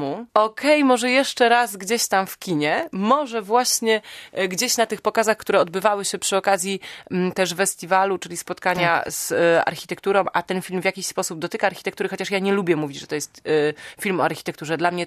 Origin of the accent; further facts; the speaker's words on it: Szczecin, West Pomeranian Voivodeship, Poland; a ja wychowałam się na Pomorzanach. Zresztą pozdrawiam wszystkich ludzi z Pomków.